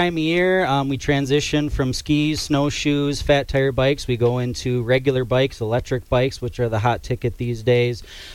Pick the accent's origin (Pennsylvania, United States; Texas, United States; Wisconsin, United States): Wisconsin, United States; Tomahawk; I'm from Tomahawk, so that was kind of the whole reason why I started my business here